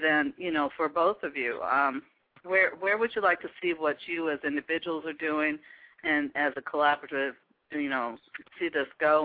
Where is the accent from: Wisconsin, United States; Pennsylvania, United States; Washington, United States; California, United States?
Washington, United States; Seattle; Proud to be here in Seattle. I'm proud to be a part of the Pacific Northwest.